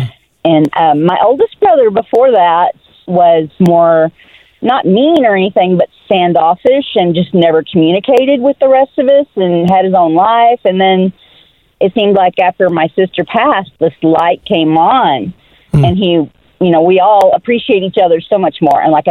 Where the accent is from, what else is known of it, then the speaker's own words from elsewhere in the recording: Texas, United States; There were five of us siblings born and raised in Texas, all of us in our 60s